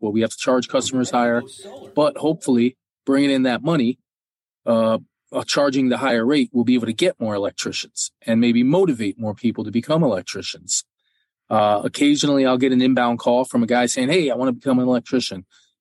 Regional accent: Florida, United States; also born or lived in Texas; But, you know, I'm from Florida and Texas, and in those places, there's no rules on that.

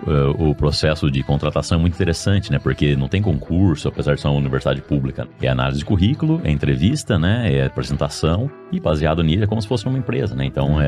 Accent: Londrina, Paraná, Brazil; now in United States; Agora está fazendo 13 anos que eu estou nos Estados Unidos. 13 anos, isso. 13. Eu sou brasileiro, como eu mencionei ali antes, original de Londrina, no Paraná.

